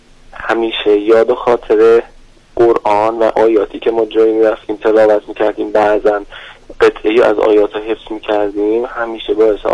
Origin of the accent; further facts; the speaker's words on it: Isfahan, Iran; اصالتا از اصفهان هستم و 24 سالم.